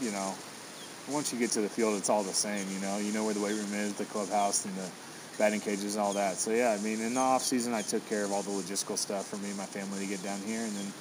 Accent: Houston, Texas, United States; I love sports from a young age, and I grew up in Houston. We could play, you know, just about all year round.

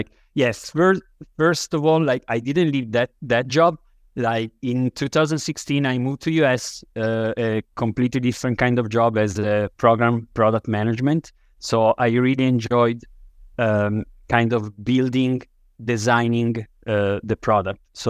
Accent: Italy; English is a second language; I was born and raised in Italy.

